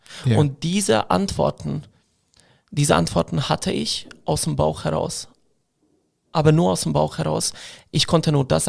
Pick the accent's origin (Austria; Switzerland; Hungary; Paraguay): Hungary; now in Germany; Ich komme aus Ungarn. Und meine Eltern haben damals nicht mitbedacht, dass ich irgendwann mal in Deutschland leben werde.